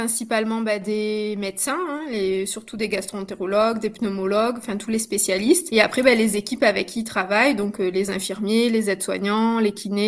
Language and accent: French; Provence-Alpes-Côte d'Azur, France; ce qui m'a permis de rentrer chez moi puisque je suis originaire des Hautes-Alpes